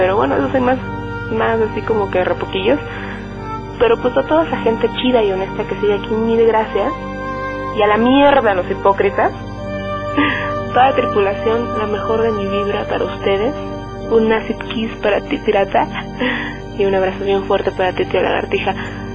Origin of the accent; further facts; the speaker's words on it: San José del Pacífico, Oaxaca, Mexico; de San José del Pacífico, ubicada en la Sierra Sur del estado de Oaxaca.